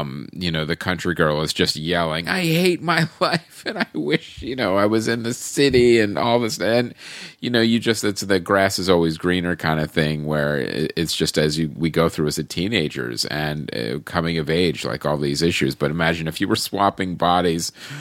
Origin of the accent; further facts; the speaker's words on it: United States; As an American, I don't like doing that.